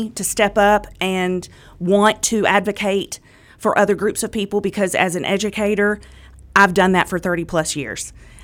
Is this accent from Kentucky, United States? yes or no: yes; Hopkinsville, Kentucky, United States; I was born and raised in Hopkinsville. I graduated from Western Kentucky University.